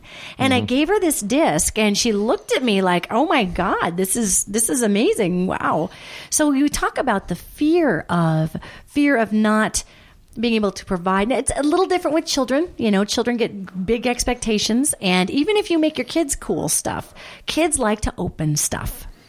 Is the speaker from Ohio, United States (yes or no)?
no; Billings, Montana, United States; also born or lived in Los Angeles / Seattle; I'm from Montana. I'm from here in Billings.